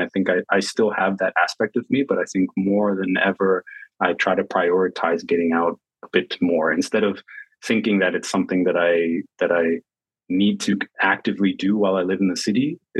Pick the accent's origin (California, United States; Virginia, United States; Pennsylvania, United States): Virginia, United States; moved away as an adult; I never had problems with allergies when I was living on the East Coast. And, you know, I grew up in Virginia then I lived in like the DMV